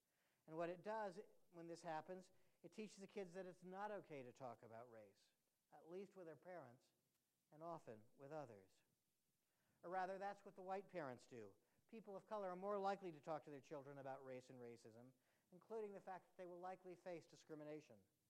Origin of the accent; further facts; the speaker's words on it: Tennessee, United States; people then are surprised to learn that I come from East Tennessee